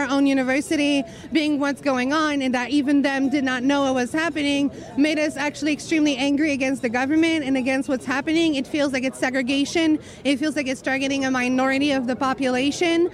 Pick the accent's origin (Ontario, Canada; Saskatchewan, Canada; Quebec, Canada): Quebec, Canada; born there; So I was born here in Quebec.